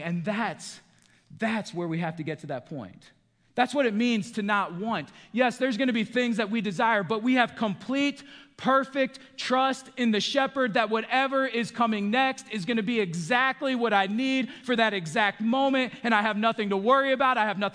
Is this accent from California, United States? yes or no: no; New York, United States; also born or lived in Pennsylvania; I grew up in New York and Pennsylvania, and I'll tell you what, in the summertime up there after it starts raining, I mean, you have thick, luscious green grass.